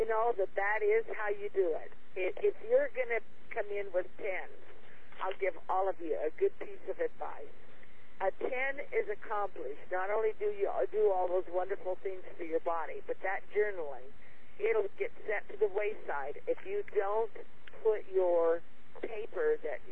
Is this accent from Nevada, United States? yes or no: no; Phoenix, Arizona, United States; see, I'm from Phoenix, Arizona